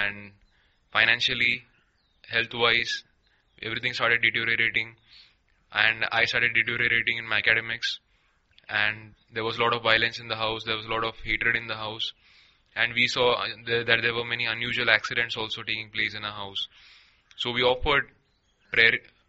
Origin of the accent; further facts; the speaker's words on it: Mangalore, Karnataka, India; now in Thane, India; basically I'm from a Hindu background. We have been brought up in a Hindu culture and we basically are from Mangalore, Karnataka, which is a state of India.